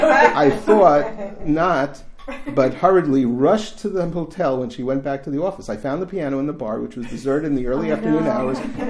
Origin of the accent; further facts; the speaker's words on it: United States; But I'm also an American who hung around Columbia during the late 60s and 70s